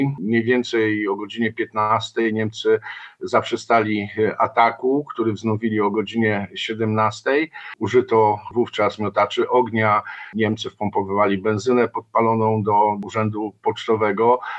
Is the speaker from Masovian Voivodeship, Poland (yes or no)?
no; Gdańsk, Pomeranian Voivodeship, Poland; bo jak wiecie Państwo, pochodzę z Gdańska